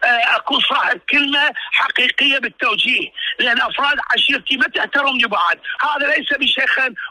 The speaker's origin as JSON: {"language": "Arabic", "country": "Iraq", "said": "أنا ابن العراق"}